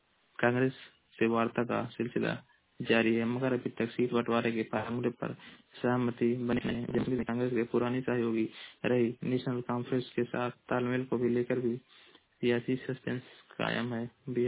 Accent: Uttar Pradesh, India; मैं जिला महाराजगंज का निवासी हूँ।

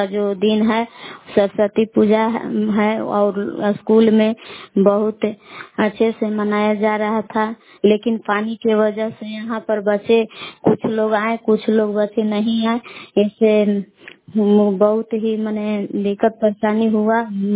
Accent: Kaimur, Bihar, India; ग्राम बेलन जिला कैमूर भभुआ के निवासी हूँ।

